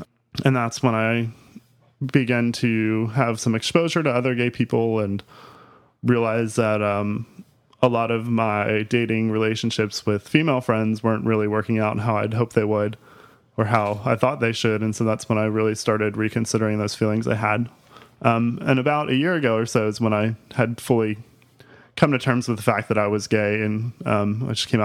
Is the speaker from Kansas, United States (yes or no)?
no; Florida, United States; Well, I grew up in South Florida. My parents moved there from New York before I was born, and so I was born and raised down there.